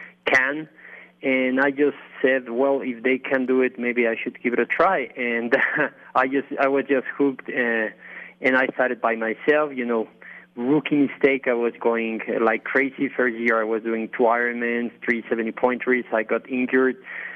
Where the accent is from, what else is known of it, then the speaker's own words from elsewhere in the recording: Mexico City, Mexico; Yeah, I grew up in Mexico City. I'll be here all my life. Some altitude. 3,000 meter elevation, 2,500.